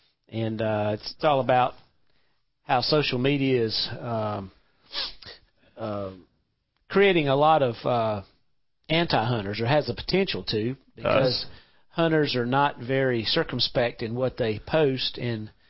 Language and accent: English; Charleston, United States; But, you know, when I was born in Charleston, we lived there